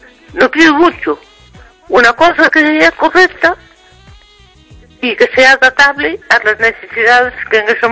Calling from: Ourense, Galicia, Spain; de Orense, de la provincia de Orense.

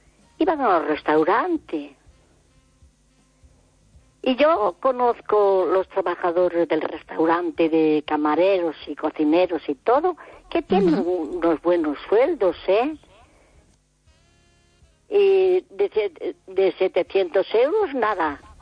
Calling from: Vigo, Galicia, Spain

